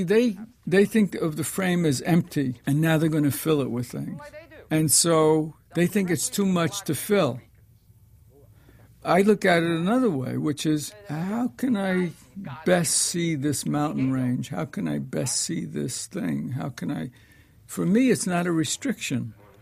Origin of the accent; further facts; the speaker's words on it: East, United States; I mean, I love the West. I'm from the East, but I've came to like the West